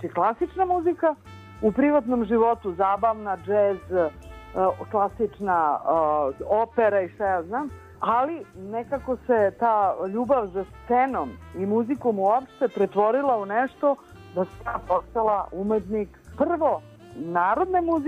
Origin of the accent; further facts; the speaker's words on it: Belgrade, Serbia; born there; ja sam rođena inače u Beogradu